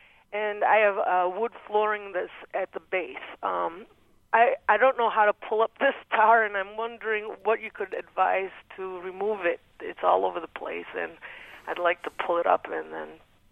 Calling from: Urbana, Illinois, United States; I'm from Urbana, and I have about a 100-year-old house.

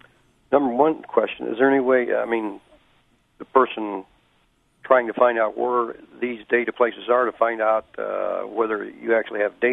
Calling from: Indiana, United States

